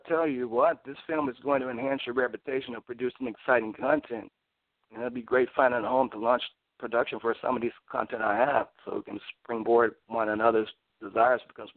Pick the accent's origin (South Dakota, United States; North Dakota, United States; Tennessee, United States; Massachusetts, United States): Tennessee, United States; Memphis; now in California, United States; I'm actually from Memphis, Tennessee.